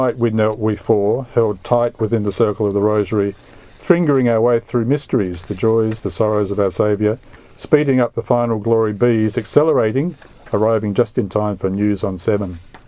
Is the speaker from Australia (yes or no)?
yes; Murray Bridge, South Australia, Australia; my memory of growing up in Murray Bridge in South Australia as a child, and we never had television in those days